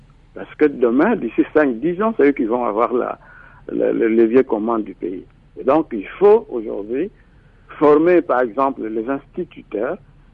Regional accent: DR Congo; ici chez nous en RDC

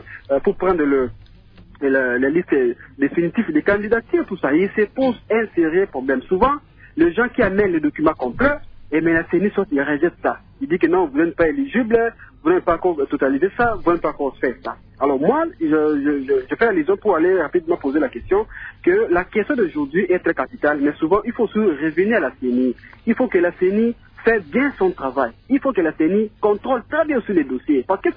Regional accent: DR Congo; c'est chez nous au Congo

